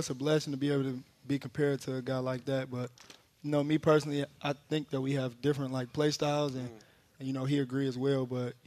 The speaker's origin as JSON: {"language": "English", "town": "Detroit", "region": "Michigan", "country": "United States", "tie": "born or raised there", "said": "You know, how I was growing up in Detroit, you know, I wasn't able to, you know, see NFL players like that."}